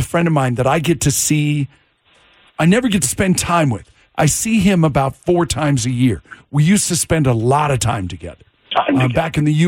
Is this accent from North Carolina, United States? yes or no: no; Las Vegas, Nevada, United States; like there was a time I would tell people I was from Las Vegas because it depends also.